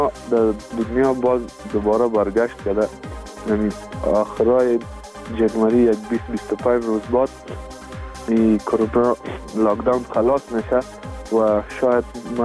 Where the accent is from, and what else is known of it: Afghanistan